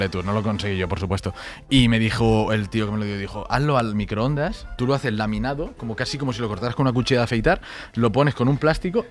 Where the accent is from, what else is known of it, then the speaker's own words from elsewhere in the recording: Cala Millor, Balearic Islands, Spain; Yo soy de Calamillor.